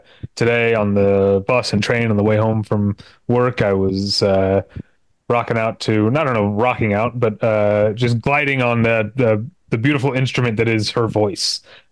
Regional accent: St. Louis, Missouri, United States; now in Los Angeles, United States; I'm from St. Louis originally, St. Louis, Missouri.

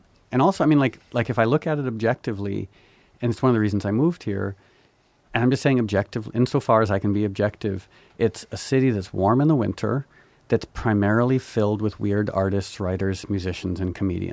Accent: New York, United States; born there; I was born in New York.

